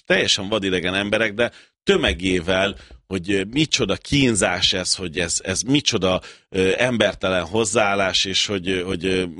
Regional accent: Budapest, Hungary; born there; Újpest, ott születtem, ott játszottam, ott tanultam, azt hiszem ezt nem kell magyarázni.

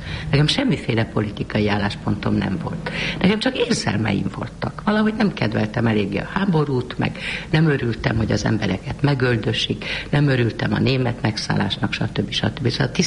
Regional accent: Budapest, Hungary; born there; Budapesten, de csak Kishíján. A szüleim Erdélyből jöttek ki az első világháború után, és én a nagy zűrzavarban még gyorsan Pesten megszülettem nekik.

